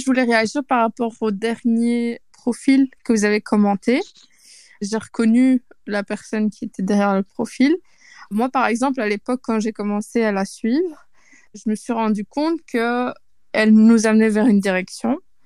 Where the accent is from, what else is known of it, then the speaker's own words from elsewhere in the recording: Belgium; je pense qu'on l'entend un petit peu, moi, je suis belge.